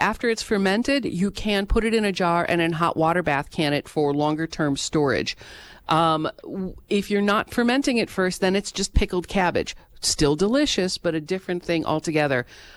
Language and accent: English; Milwaukee, Wisconsin, United States; I grew up in Milwaukee and spending all my summers with my grandmother on her farm, a very, very kind of a primitive farm outside of Osseo, Wisconsin.